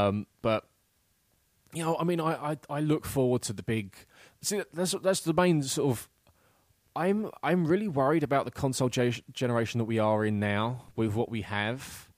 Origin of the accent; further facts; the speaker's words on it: England, United Kingdom; I'm being an English bloke, I don't drink tea